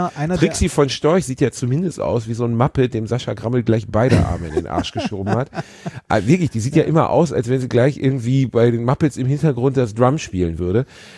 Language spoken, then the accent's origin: German; Gelsenkirchen, North Rhine-Westphalia, Germany; ich bin in Gelsenkirchen aufgewachsen